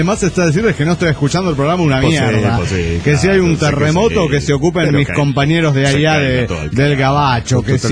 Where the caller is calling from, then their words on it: Golden, Colorado, United States; de Golden, Colorado.